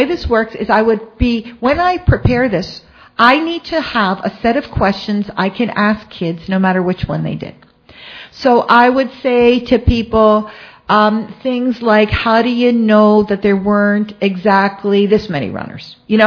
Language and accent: English; Baltimore, Maryland, United States; And I still remember a high school teacher. I grew up in Baltimore, and he was not very great in math, but he was a fabulous teacher.